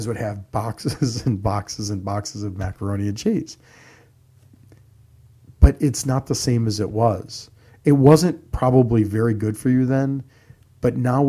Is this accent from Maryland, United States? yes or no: no; Chicago, Illinois, United States; I grew up in Chicago. Kraft is out of Chicago.